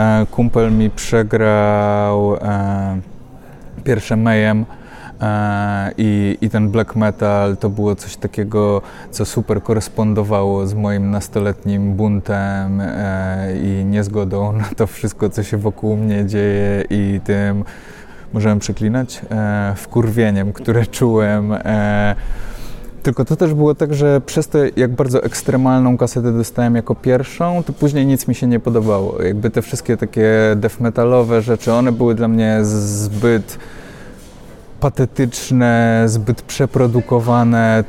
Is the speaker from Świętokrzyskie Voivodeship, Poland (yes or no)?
no; Warsaw, Masovian Voivodeship, Poland; wychowałem się na osiedlu, w którym Warszawa i Legia była wszędzie głośno chwalona